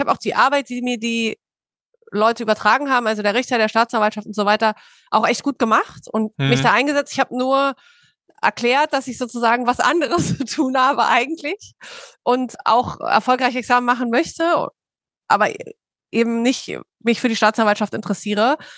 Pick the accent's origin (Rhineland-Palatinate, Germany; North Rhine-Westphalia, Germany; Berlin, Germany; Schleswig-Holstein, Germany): Berlin, Germany; ich bin ja Berlinerin und in Berlin ist es überhaupt nicht cool, Anwältin zu sein.